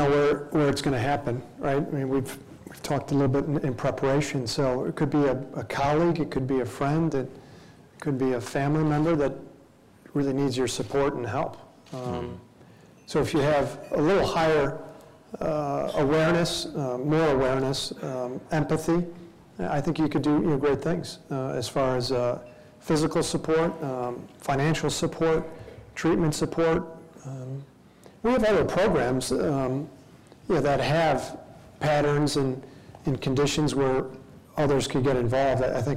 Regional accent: Chicago, Illinois, United States; now in Detroit, United States; I grew up in Chicago, so my dad's side of the family was Cubs fans, my mother's side of the family was White Sox fans

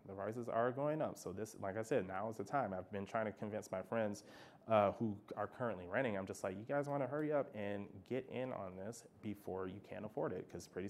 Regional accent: Michigan, United States; I grew up in Russell Woods. I grew up in Dexter Davis.

